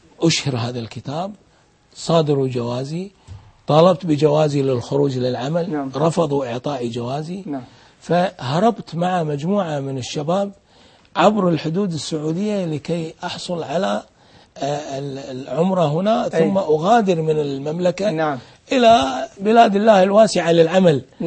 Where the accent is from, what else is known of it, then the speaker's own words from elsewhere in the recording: Kuwait; يعني الصيف اللي يصير عندنا بالكويت